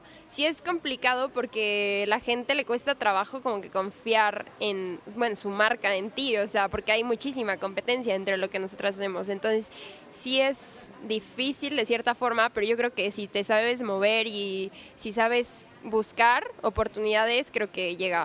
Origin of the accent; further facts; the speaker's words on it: Hidalgo, Mexico; O sea, siento que en Hidalgo y en México, pero como somos de Hidalgo